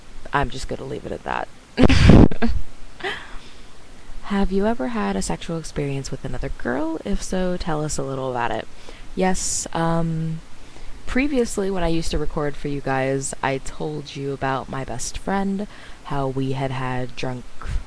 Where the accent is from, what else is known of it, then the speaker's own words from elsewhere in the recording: United States; she's British and I'm American, and our voices are very different.